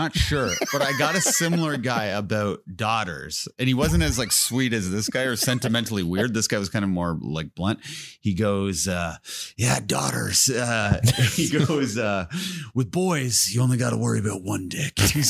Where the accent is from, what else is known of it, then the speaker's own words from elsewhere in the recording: Canada; I go, oh, yeah, I'm from Canada. That's kind of like, you know, we're both from cold places.